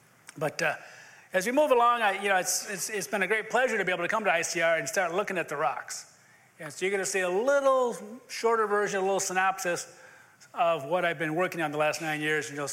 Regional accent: Michigan, United States; but I am from Michigan originally, so I talk a little different than a native Tennessean, but don't hold that against me

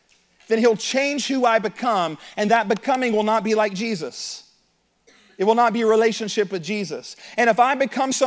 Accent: Appalachia, United States; I think about growing up in Appalachia, just a couple hours north of here

